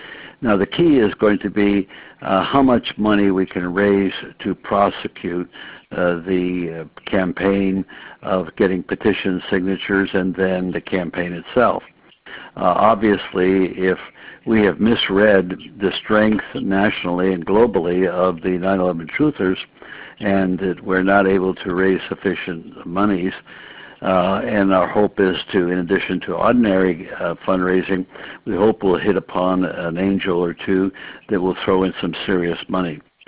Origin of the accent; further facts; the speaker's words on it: Springfield, Massachusetts, United States; I was born and raised in Springfield, so I'm very familiar with the state.